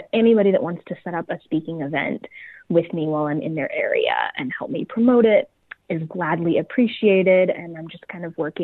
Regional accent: Kansas, United States; that's what I, you know, sort of learned growing up in Kansas.

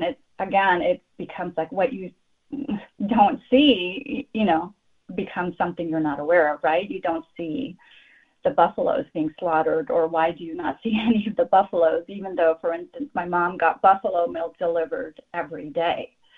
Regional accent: United States; I'm an Indian who has grown up in the U.S.

